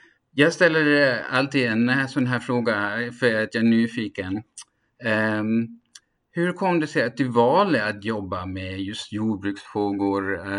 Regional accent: Germany; Jag åkte med de bönderna som bodde runt omkring i Tyskland där jag är uppvuxen

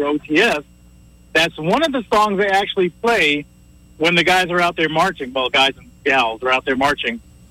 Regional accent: New York, United States; back in the days before cable, when I was growing up in New York State, when TV actually signed on and off

